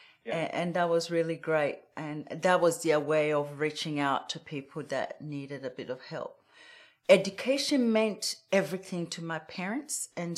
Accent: Nkoko, Ghana; Yes, I was born in a little village called Nkoko in Ghana. So Ghana is west coast of Africa.

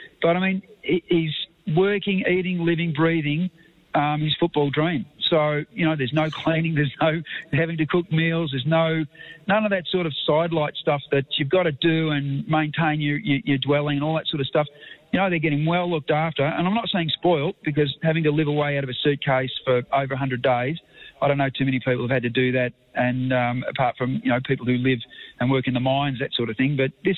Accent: Geelong, Victoria, Australia; I'm a North Geelong boy

